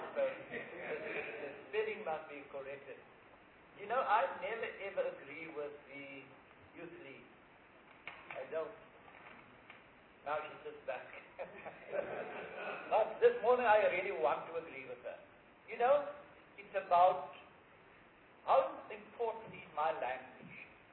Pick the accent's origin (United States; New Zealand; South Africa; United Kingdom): South Africa; Eastern Cape; I hear Xhosa more a lot because I was from the same province, I'm from the Eastern Cape.